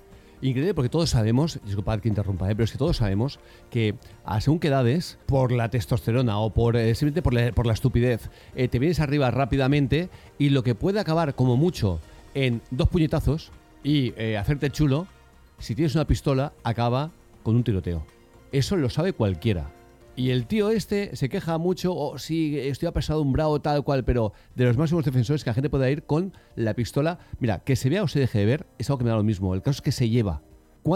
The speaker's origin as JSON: {"language": "Spanish", "region": "Catalonia", "country": "Spain", "said": "Yo soy catalán, como Albert Castillón."}